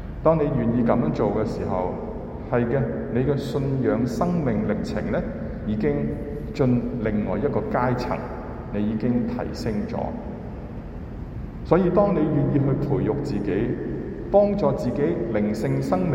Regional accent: China; 我们有没有、啊、我们中国人的文化一样有的

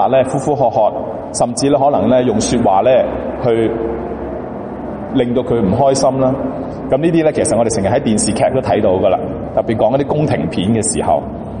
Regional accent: Guangdong, China; 因为呢我哋广东人所讲嘅妹仔大过主人婆啦

